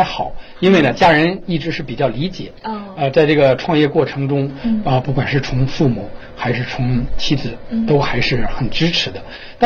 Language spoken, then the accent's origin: Chinese; Tianjin, China; 我是天津人。